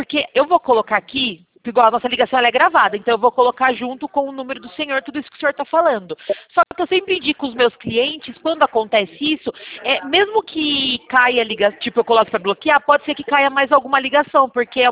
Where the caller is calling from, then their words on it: Sorocaba, São Paulo, Brazil; Não, eu falo aqui da cidade de Sorocaba.